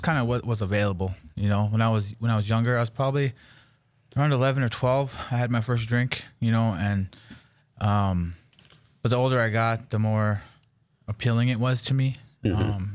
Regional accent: Mandaree, North Dakota, United States; Yeah, I grew up in Mandaree, North Dakota, north of Dickinson. I was born in Watford City at the hospital there. I grew up in Mandaree.

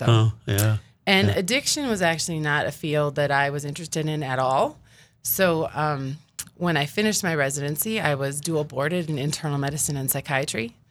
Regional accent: Hazen, North Dakota, United States; So I grew up in Hazen. I have one older brother. My dad was a coal miner, and he worked in Center for years, and my mom worked at the hardware store.

